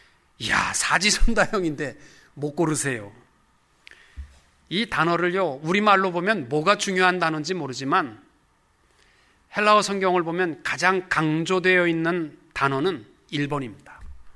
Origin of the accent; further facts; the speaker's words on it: Osan, Gyeonggi Province, South Korea; 저는 오산에서 컸습니다. 오산 미군 비행장 앞에 아스팔트가 쫙 돼 있었어요.